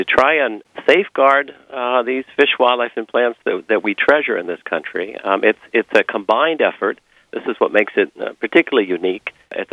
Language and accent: English; Twin Cities, Minnesota, United States; I'm a Minnesota boy. I grew up in the Twin Cities and worked on the Gunflint Trail